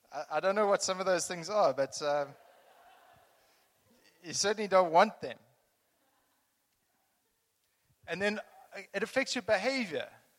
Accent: Zimbabwe; I spent a long time in Zimbabwe. I'm actually from Zimbabwe, so a lot of it, Zimbabwe feels like home.

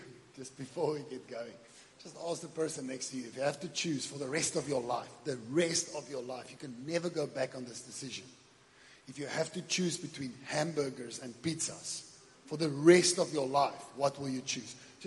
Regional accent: Western Cape, South Africa; now in Secunda, South Africa; so we come from Secunda. We've been there 8 years, but we are originally from the Western Cape.

